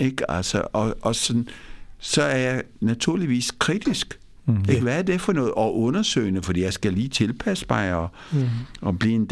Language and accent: Danish; India; nu er jeg opvokset i Indien, ikke?